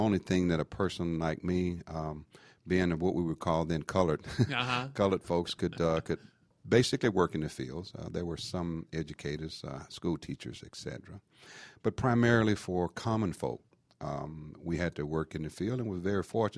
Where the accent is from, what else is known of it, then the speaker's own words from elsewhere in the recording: Monroe, Louisiana, United States; I recall back when I was growing up in Louisiana, my third grade teacher said that I would never amount to anything other than the son of a sharecropper.